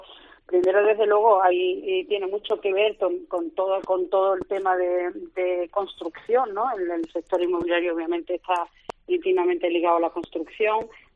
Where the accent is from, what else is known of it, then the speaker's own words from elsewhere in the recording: Andalusia, Spain; porque además soy gaditana